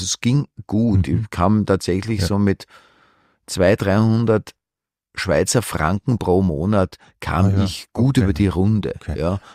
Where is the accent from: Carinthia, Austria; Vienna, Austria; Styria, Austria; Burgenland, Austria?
Vienna, Austria; weil ich habe sehr Dialekt. Ich kam ja, bin im Zweiten aufgewachsen, in Atzgersdorf-Mauer in die Schule gegangen, in einer Schule, die war eher so ein Integrationsprojekt.